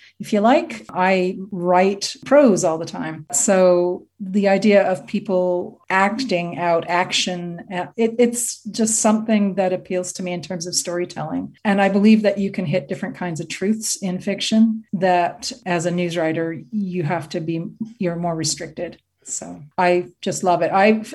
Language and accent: English; the Prairies, Canada; moved away as an adult; now in United Kingdom; I grew up on the Canadian prairies just north of North Dakota. So when I finished university, I moved to the UK.